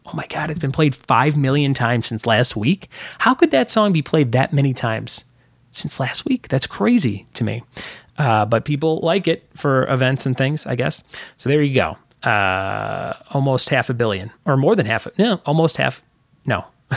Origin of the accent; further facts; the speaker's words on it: Crestwood, Illinois, United States; My hometown, Chicago. Number two. My real hometown is actually Crestwood, Illinois, which is near Chicago.